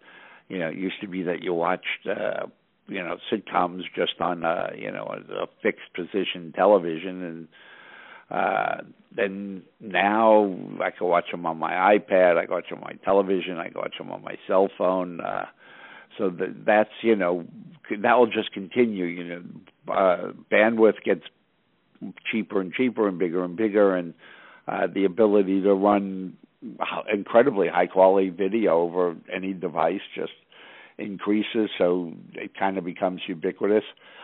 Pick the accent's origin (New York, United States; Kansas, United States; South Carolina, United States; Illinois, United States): New York, United States; Brooklyn; I grew up in Brooklyn, and I went to school in Brooklyn. I went to Lincoln High School and followed by Brooklyn College.